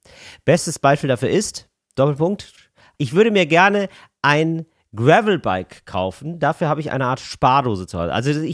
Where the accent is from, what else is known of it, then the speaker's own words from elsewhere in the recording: Rhineland, Germany; Als Rheinländer im Schwabenland bekommt man oft die Krise